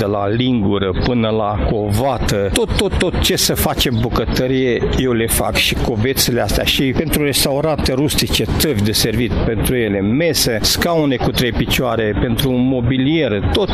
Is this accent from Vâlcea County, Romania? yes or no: yes; Băbeni, Vâlcea County, Romania; sunt din orașul Bobeni, în județul Vâlcea.